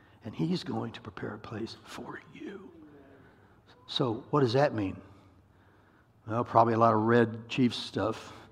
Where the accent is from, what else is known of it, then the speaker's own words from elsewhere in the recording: Iowa, United States; Because I'm from Iowa.